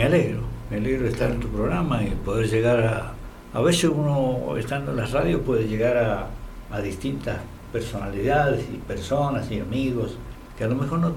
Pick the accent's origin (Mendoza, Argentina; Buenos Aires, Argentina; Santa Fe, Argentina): Mendoza, Argentina; El Chilcal; born there; Nací en Lavalle, en un pueblito chiquito que se llama El Chilcal.